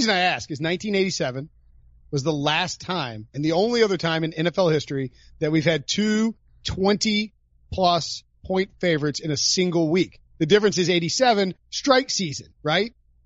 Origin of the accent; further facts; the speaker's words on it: Denver, Colorado, United States; born there; I was born